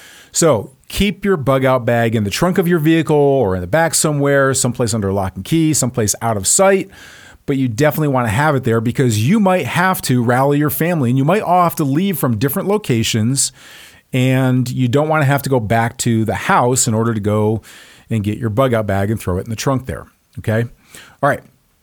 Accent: Texas, United States; Yes, I'm from Texas where cowboy boots and suits do go together.

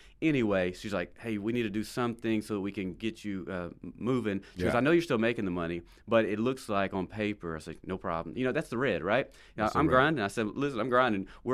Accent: Texas, United States; And usually people say, man, you have really good Spanish. Where are you from? I always get, where are you from? Texas.

